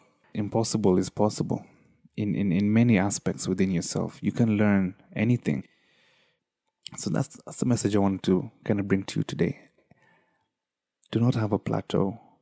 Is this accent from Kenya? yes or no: yes; Kenya; But as a Kenyan, you know, as a third worldian, I just felt like this is another way where I don't limit myself to my locality.